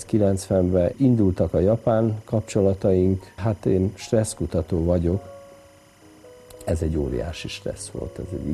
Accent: Magyarszerdahely, Zala, Hungary; now in Szeged, Hungary; Tehát a lényeg, hogy zalai vagyok, és a falun nőttem föl. Magyarszerdelnek hívták ezt a falut.

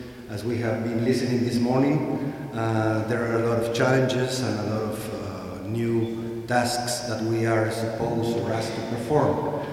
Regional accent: Guatemala; I am from Guatemala, Central America, very next door to Mexico, for those who are not familiar.

